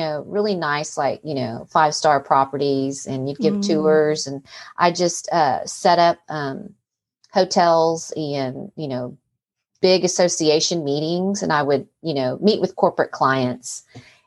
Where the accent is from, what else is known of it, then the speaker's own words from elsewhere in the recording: San Antonio, Texas, United States; But yeah, I'm a South Texas girl. I grew up in San Antonio. So yeah, Spanish is, you know, the second language.